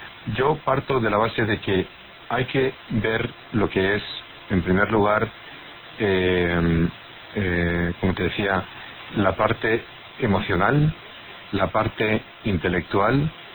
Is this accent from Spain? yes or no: yes; Spain; en España, en los años 60, el hacer una carrera en Estados Unidos siendo español